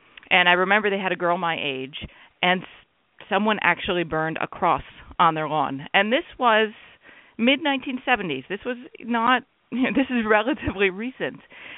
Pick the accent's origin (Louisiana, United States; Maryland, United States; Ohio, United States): Ohio, United States; Cleveland; I'm from Northeast Ohio, was raised in the suburbs of Cleveland.